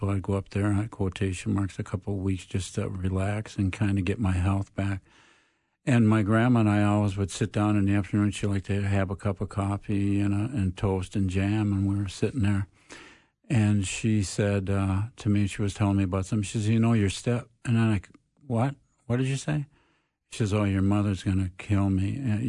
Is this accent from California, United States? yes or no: no; Minneapolis, Minnesota, United States; also born or lived in Mahnomen; I've been working in South Minneapolis, and that's basically where I was growing up. I was born in Manoman, Minnesota. If anybody knows where that is, it's about 30 miles north of Detroit Lakes.